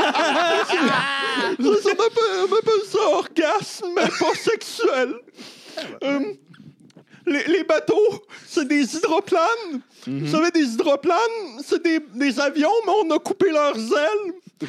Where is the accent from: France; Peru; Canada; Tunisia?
Canada; Salaberry-de-Valleyfield, Quebec; Moi, je suis toujours à Valleyfield. Je suis né à Valleyfield, mais mourir à Valleyfield